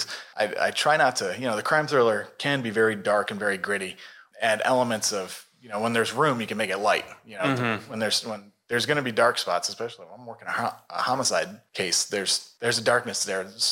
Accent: Savannah, Georgia, United States; I actually follow that back home because Savannah's got a great

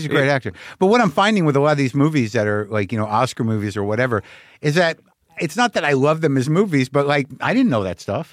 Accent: New Mexico, United States; I just started thinking about my heroes growing up in New Mexico

